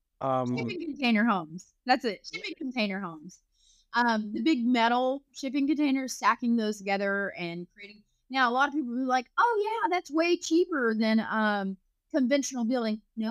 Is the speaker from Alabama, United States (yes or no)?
yes; Alabama, United States; I'm from Alabama, so it's not, it don't bother you very much either.